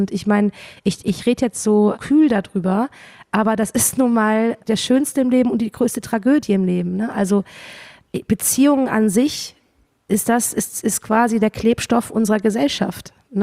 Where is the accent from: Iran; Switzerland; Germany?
Germany; Cologne, North Rhine-Westphalia; ich komme ja aus Köln